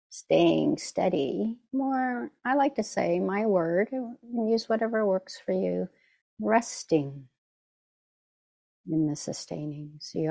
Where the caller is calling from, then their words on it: San Francisco, California, United States; I'm zooming in from Ramatushland, otherwise known as San Francisco.